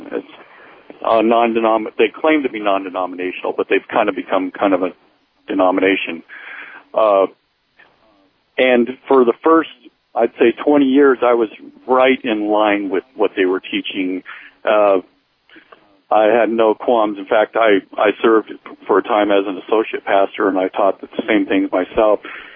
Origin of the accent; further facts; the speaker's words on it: San Diego, California, United States; Oh, I'm sorry. From San Diego.